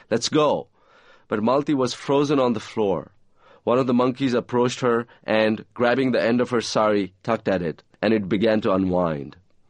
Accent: Nepal; moved away; When I was growing up in Nepal, there was no television. Okay. I left Nepal in 1984.

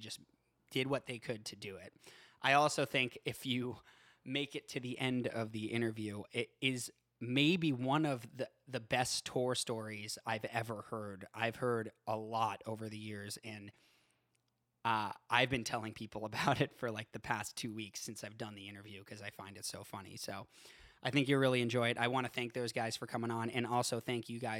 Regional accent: Boston, Massachusetts, United States; now in Los Angeles, United States; I just moved out to LA and I'm from Boston.

